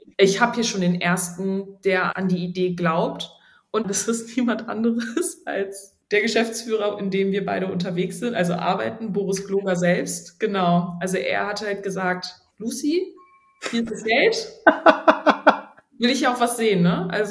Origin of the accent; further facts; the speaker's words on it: Neuss, North Rhine-Westphalia, Germany; born there; Ja, ich bin in Neuss geboren